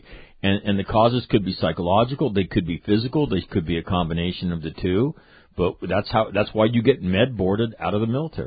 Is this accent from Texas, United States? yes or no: no; Sacramento, California, United States; We're both from Sacramento, right? We're Northern California guys.